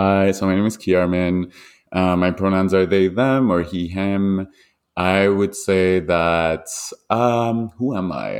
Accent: Iran; English is a second language; now in Toronto, Canada; I'm an immigrant. I grew up in Iran and I am a West Coaster in Canada who lives in Toronto and really enjoys Toronto.

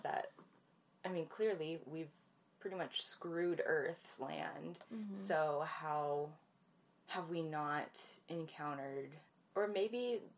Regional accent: Washington, United States; which is actually very close to where we live or where mm-hmm. we grew up in Pierce County

